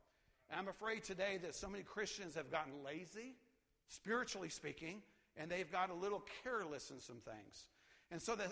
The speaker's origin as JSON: {"language": "English", "region": "Tennessee", "country": "United States", "said": "I'm glad to be back in East Tennessee. I'm from East Tennessee"}